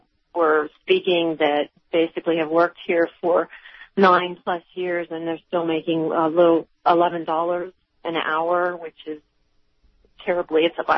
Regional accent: Altoona, Pennsylvania, United States; I'm not from here, I'm from Altoona.

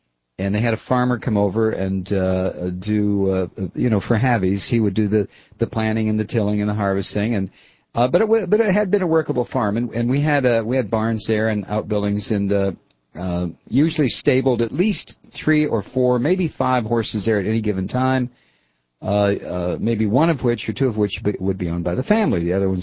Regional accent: Ohio, United States; I was brought up in Ohio, and I've done a lot of small game hunting.

